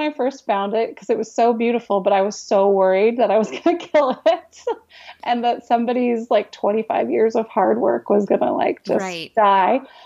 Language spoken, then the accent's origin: English; Wyoming, United States; moved away as an adult; also born or lived in Seattle, Washington; so after I grew up in Wyoming, I went to college in Wyoming, and then I moved to Seattle, Washington.